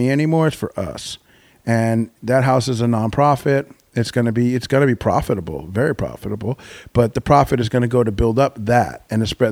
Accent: Brooklyn, New York, United States; now in California, United States; But I'm from Brooklyn. My mother, like I said, she grew up dancing at the Peppermint Lounge, and her Motown record collection is biggest one, in the neighborhood.

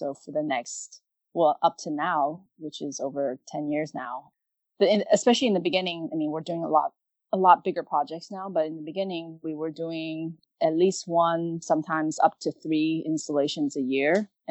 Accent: Los Angeles, California, United States; also born or lived in Taipei, Taiwan; So I grew up in Los Angeles in the suburbs, and my parents were developers, but right before we moved to LA, I was born in Taipei

